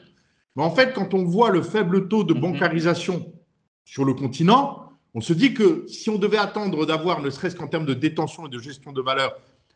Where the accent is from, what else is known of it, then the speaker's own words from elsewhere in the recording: France; moved away as an adult; now in Marrakech, Morocco; je suis né en France. J'ai vécu en France jusqu'à l'âge de 35 ans, avant de revenir en Afrique, c'est-à-dire de m'installer au Maroc, à Marrakech. Et je vis depuis maintenant près de 17 ans au Maroc et depuis 10 ans à Marrakech